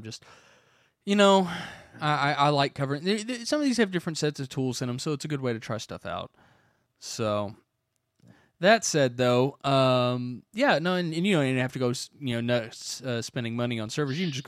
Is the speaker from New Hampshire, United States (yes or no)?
no; Kentucky, United States; I grew up in Kentucky, so I'm used to people talking like this.